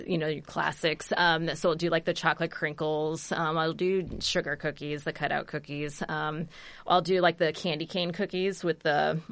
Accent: Ames, Iowa, United States; now in Story City, United States; I grew up in Ames, and I have not grown up with Kringla. But I moved to Story City, and, you know, that's a Norwegian town.

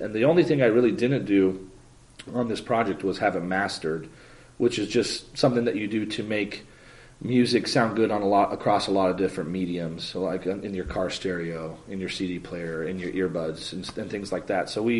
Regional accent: Nebraska, United States; my friend Seth Peterson, who I grew up with in Nebraska. We were born 6 days apart in the same hospital

